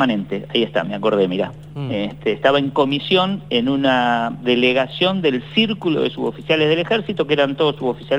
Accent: La Plata, Buenos Aires Province, Argentina; yo era diariero y repartía en el barrio Mondongo, así se llama el barrio de La Plata, donde yo nací y me crié.

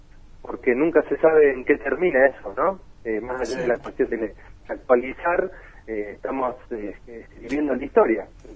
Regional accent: Córdoba, Argentina; now in Buenos Aires, Argentina; No, para nada, inclusive yo soy cordobés.

